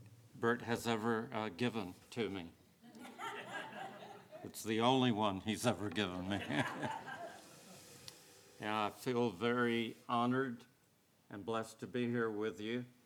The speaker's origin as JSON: {"language": "English", "town": "Isleta", "region": "Texas", "country": "United States", "tie": "born or raised there", "said": "I'm a real Texas Jewish cowboy. I grew up on the Fort Quitman Land and Cattle Company Ranch. It was about 60 miles southwest of El Paso. Grew up in a little town in El Paso also by the name of Isleta."}